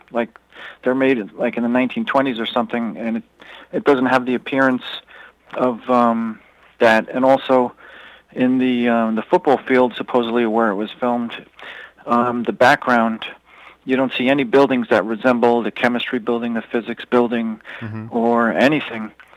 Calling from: West Babylon, New York, United States; Okay, calling from West Babylon.

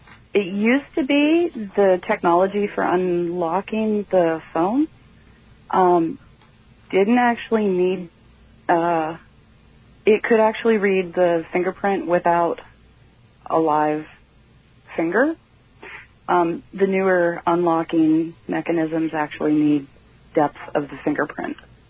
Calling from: Pennsylvania, United States; Pennsylvania. Hey, good evening.

